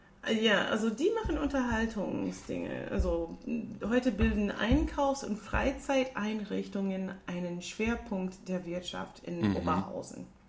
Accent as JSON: {"language": "German", "country": "United States", "second_language": "German", "said": "Ich bin Amerikanerin."}